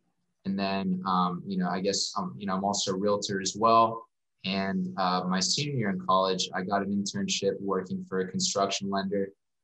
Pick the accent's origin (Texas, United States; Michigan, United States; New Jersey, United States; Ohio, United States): Texas, United States; Corpus Christi; So I grew up in Corpus Christi, lived there 18 years, I guess, really until college. And then I went to University of Texas at Austin.